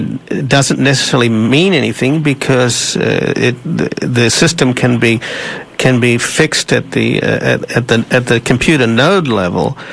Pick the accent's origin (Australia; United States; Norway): Australia; born there; I was born in Australia